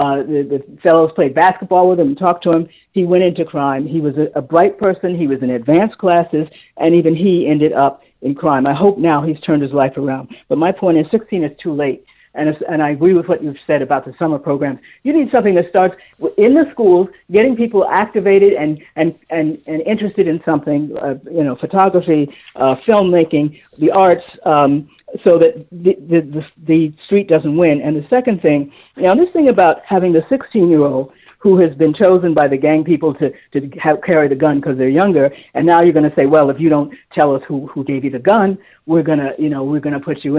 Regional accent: New York City, New York, United States; As I've told you in another call, I was born and raised in Harlem.

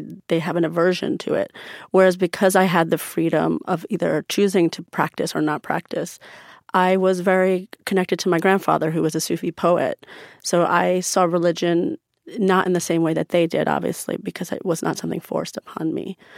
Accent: United States; I grew up in America going to Persian school, going to, I grew up as a Muslim, going to the mosque

